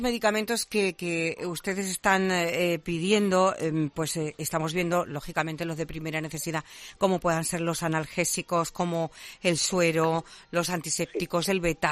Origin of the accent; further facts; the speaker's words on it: Seville, Andalusia, Spain; Buena gente, gente estupenda, como somos los sevillanos